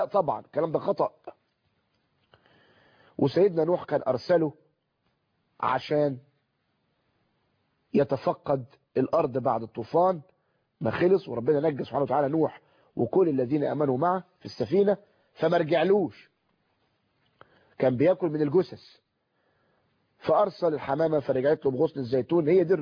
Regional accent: Egypt

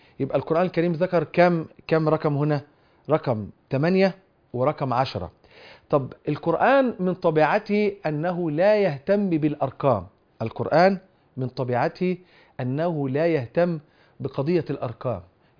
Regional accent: Egypt

